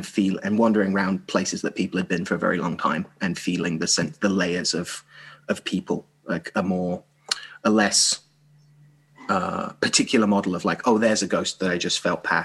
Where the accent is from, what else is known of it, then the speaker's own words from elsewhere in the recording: Birmingham, West Midlands, United Kingdom; now in United States; I grew up in Birmingham in the 80s